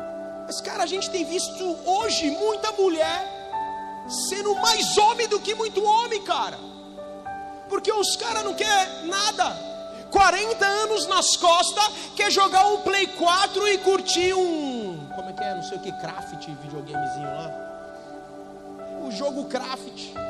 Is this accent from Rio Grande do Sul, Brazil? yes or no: no; Santos, São Paulo, Brazil; Sou nascido em Santos, cresci lá e agora entra a temporada de cruzeiro marítimo.